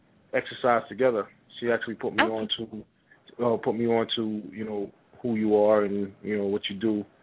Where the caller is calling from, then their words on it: Queens, New York, United States; Queens, New York.